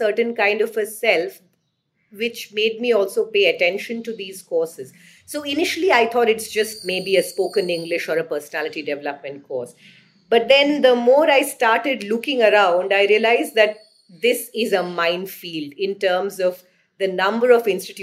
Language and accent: English; Kerala, India; my professional life has pretty much been in Delhi, but I'm a Bengali and I was born and brought up in Kerala. I studied in Delhi University and then later in Jawaharlal Nehru University before going off to Geneva for my PhD.